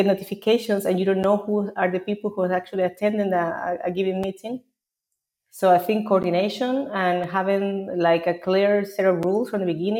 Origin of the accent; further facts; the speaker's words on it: Chile; now in Barcelona, Spain; from Chile, which is my home country